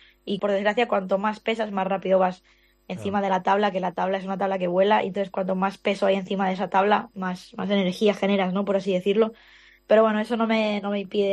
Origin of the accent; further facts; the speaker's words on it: Tarifa, Andalusia, Spain; first language Catalan; Spanish is a second language; also born or lived in Barcelona; tímida, muy vergonzosa, muy introvertida de Barcelona a la Andalucía profunda en Tarifa, pues que casi no hablaba castellano porque ahí el colegio era en catalán, con mi madre hablaba en catalán.